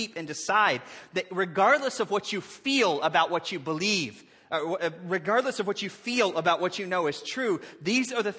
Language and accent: English; South Carolina, United States; I'm from the South in the United States, South Carolina, and where we even fry our turkeys over Thanksgiving.